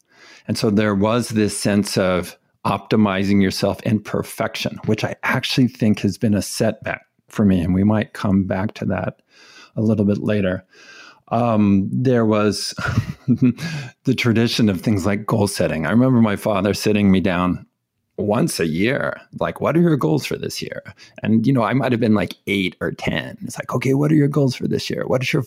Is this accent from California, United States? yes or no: yes; California, United States; born or raised there